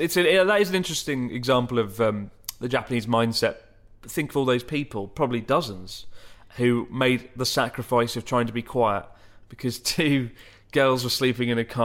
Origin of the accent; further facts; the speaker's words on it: Germany; and I'm a teacher from Germany.